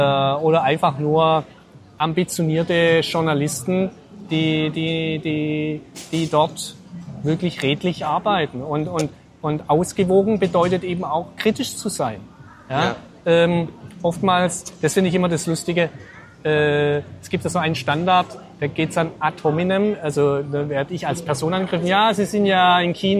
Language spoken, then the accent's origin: German; Baden-Württemberg, Germany; ich bin ja Schwabe, ich spare ja gern.